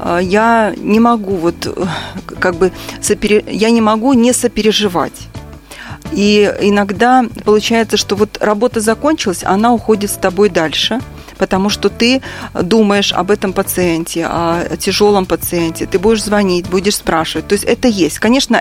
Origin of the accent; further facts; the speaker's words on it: Kirovsk, Mogilev Region, Belarus; born there; Родилась я в Кировске, Могилевской области.